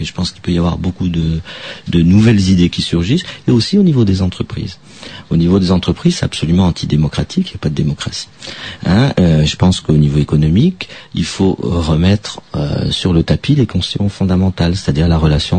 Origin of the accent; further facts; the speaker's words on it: Île-de-France, France; Moi je vais parler des communes ici en Seine-Saint-Denis, enfin, parce que moi, je suis de Seine-Saint-Denis, la commune où je suis